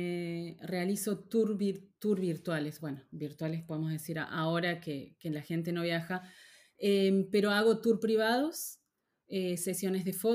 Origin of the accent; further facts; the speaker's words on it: Córdoba, Argentina; moved away as an adult; now in France; me estaban ofreciendo un puesto en Buenos Aires, yo soy de Córdoba